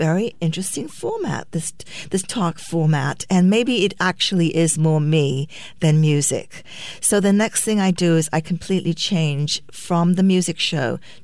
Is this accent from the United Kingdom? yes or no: yes; United Kingdom; accent: British; now in United States; It's 1981, and I'm fresh in America 1.5 years. And I want to do something that relates, and I have to use my British accent.